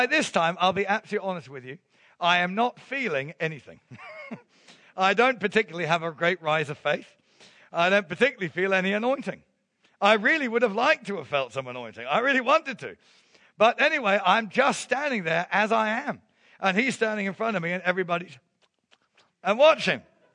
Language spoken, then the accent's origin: English; South East England, United Kingdom; I come from Surrey. I come from the south of England where we speak the Queen's English.